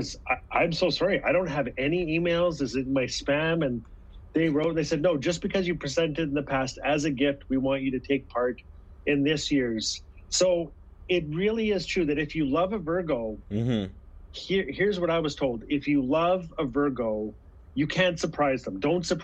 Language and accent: English; Fort Smith, Arkansas, United States; But growing up in Fort Smith, never got into drinking, never got into drugs